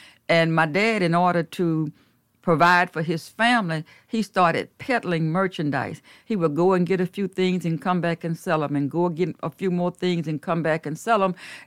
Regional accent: Grambling, Louisiana, United States; But it was a great opportunity growing up in Grambling. By being in Grambling, even though Grambling was a small town, it was a university town

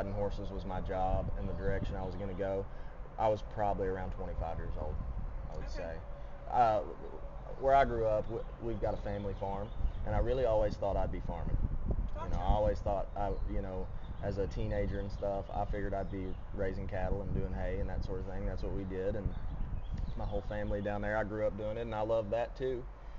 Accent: Kentucky, United States; and then just being in the area I grew up in down in Kentucky, everybody did poles.

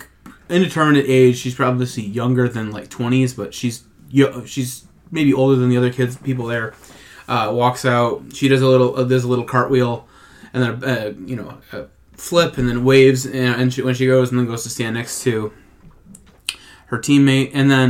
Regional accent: United States; it's a well-known fact that my family is from the UK, but I grew up in the States. So I have pride for both nations.

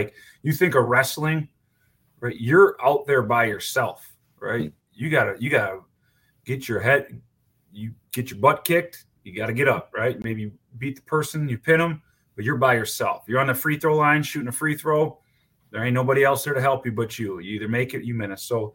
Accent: Wisconsin, United States; So growing up in Wisconsin, being a football guy, being aware of college, all levels

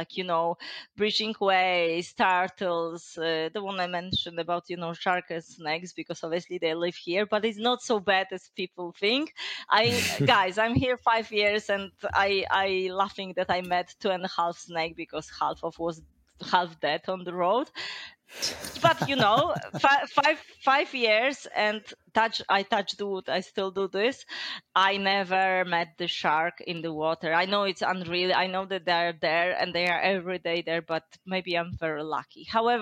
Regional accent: Warsaw, Masovian Voivodeship, Poland; now in Perth, Australia; And in terms of living in Perth compared to Warsaw, because I'm from Warsaw

